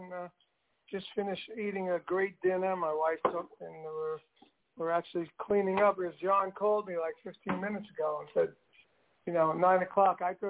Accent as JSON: {"language": "English", "town": "Brooklyn", "region": "New York", "country": "United States", "tie": "born or raised there", "also_born_or_lived": "Long Island / Los Angeles / Connecticut", "said": "I grew up in Brooklyn and moved to Long Island, then moved to L.A., then moved back to New York and Connecticut, and then moved here."}